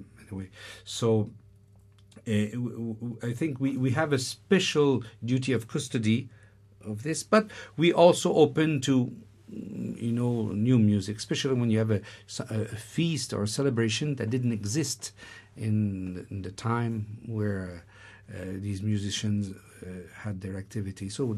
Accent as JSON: {"language": "English", "country": "Canada", "said": "I'm Canadian"}